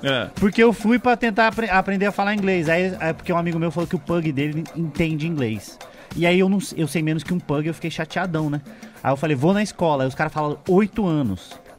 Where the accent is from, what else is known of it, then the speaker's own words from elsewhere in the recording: Pinhais, Paraná, Brazil; Eu sou de Curitiba, Pinhais.